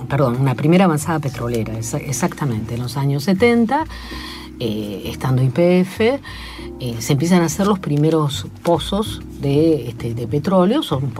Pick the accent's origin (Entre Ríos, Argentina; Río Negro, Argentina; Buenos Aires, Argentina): Río Negro, Argentina; Allen; en el Alto Valle, y entre ellos en mi pueblo de origen, se llama Allen, hay una matriz frutícola casi centenaria